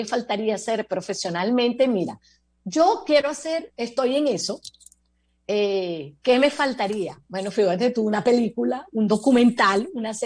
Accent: Caracas, Capital District, Venezuela; Mi infancia fue en el Silencio, en el centro de Caracas, en el mero centro de Caracas.

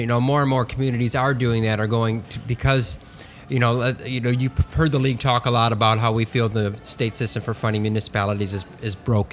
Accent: Michigan, United States; I'm from Southeast Michigan, but even up coming into town here, I was surprised.

